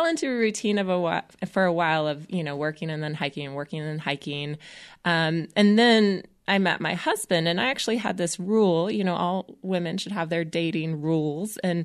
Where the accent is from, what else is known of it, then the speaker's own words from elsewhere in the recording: North Carolina, United States; And then, you know, growing up around Western North Carolina, it's so pretty here.